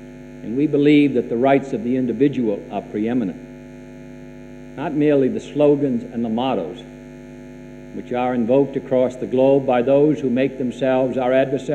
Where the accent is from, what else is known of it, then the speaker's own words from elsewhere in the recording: United States; As an American, I take pleasure in seeing people around the world salute the American Revolution